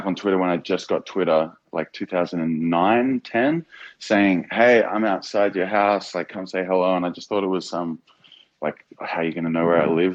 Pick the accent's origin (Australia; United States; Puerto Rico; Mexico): Australia; Melbourne, Victoria; I mean, Melbourne, because I'm from Melbourne.